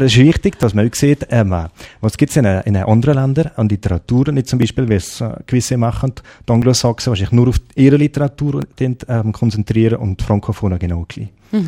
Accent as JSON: {"language": "German", "country": "Switzerland", "said": "da kommt man sich als Schweizer ein bisschen blöd vor"}